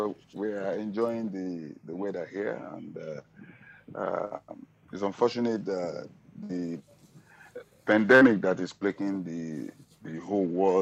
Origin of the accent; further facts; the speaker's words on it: Ogun, Nigeria; I was born and raised in Ogun State.